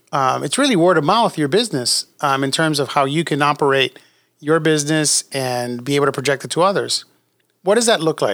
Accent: New York, United States; And certainly when I was growing up in New York, and, you know, I ventured into cigars

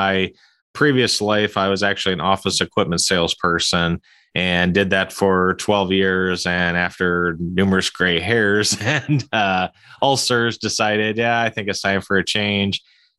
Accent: Marshall, Minnesota, United States; First deal I bought was a fourplex here in Marshall, Minnesota, my hometown.

